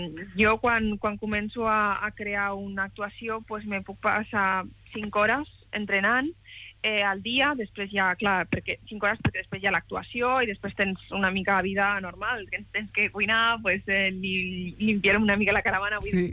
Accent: Tortosa, Catalonia, Spain; born there; Vaig néixer a Tortosa perquè em va tocar, perquè hem tornat un o dos cops amb el circ, però mai he viscut allà.

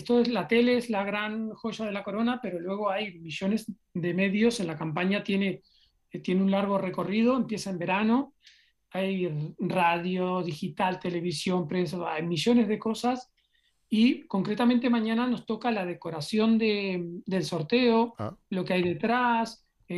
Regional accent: Uruguay; yo soy uruguayo y cuando fui a Argentina a trabajar a una agencia muy buena

